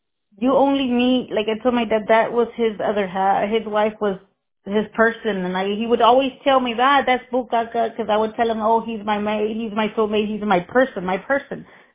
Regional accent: Houston, Texas, United States; I always, because I'm from Houston. I'm from Houston. I'm Houston.

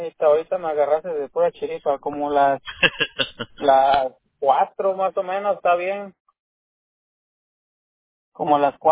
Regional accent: Mexico; De México.

